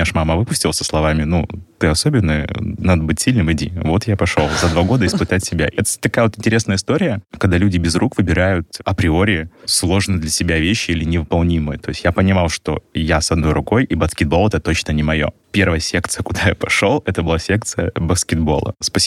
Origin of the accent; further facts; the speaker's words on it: Khabarovsk, Khabarovsk Krai, Russia; Ну, так я из Хабаровска, что?